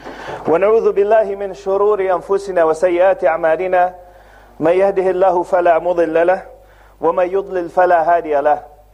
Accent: Seattle, Washington, United States; As you probably heard from the introduction, I grew up in Seattle, Washington.

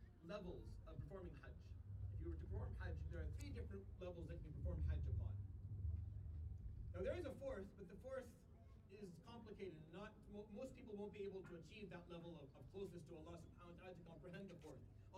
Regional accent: Syria; I come from Syria.

